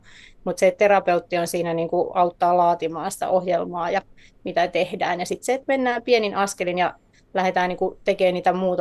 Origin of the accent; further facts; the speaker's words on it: Porvoo, Uusimaa, Finland; ja tuun Porvoosta, asun Porvoossa.